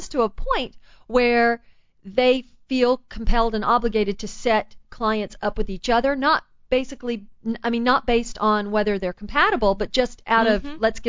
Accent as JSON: {"language": "English", "town": "Memphis", "region": "Tennessee", "country": "United States", "tie": "born or raised there", "moved": "yes", "lives_now": "Los Angeles, United States", "said": "I grew up in Memphis, Tennessee, mm-hmm. but I've been here since '89."}